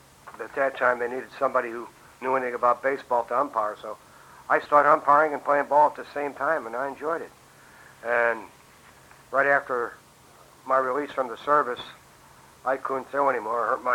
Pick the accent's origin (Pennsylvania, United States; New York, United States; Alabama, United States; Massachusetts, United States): Pennsylvania, United States; Butler; I was born in Butler, in the west end part of town, on the Pillar Street area.